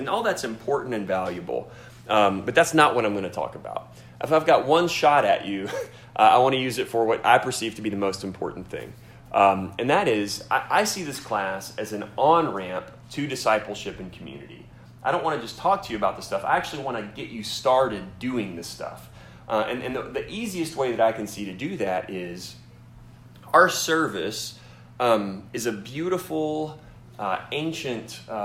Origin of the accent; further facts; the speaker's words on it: Arkansas, United States; I grew up in Central Arkansas in a small town, little rice community.